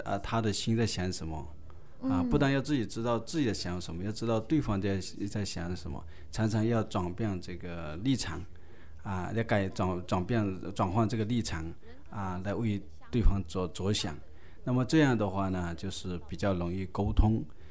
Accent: China

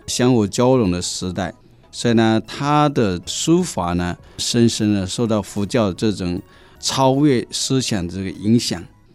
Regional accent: China; 我们中国人常常这样讲，见其字啊，就知其人。

